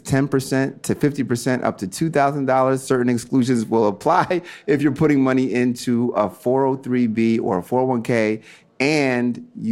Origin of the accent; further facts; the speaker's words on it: United States; And I'm very proud to say I'm an American.